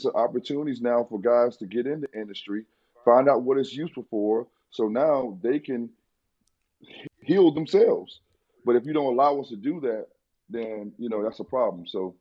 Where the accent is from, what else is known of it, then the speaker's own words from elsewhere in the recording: Tallahassee, Florida, United States; because I'm from Tallahassee. Their first dispensary was here. I'm the hometown hero here.